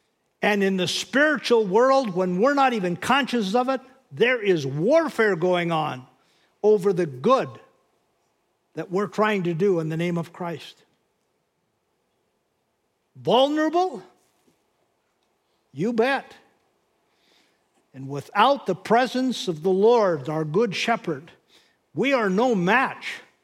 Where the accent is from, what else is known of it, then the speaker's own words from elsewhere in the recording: North Dakota, United States; this is a hard lesson for me because I'm Norwegian and I come from North Dakota.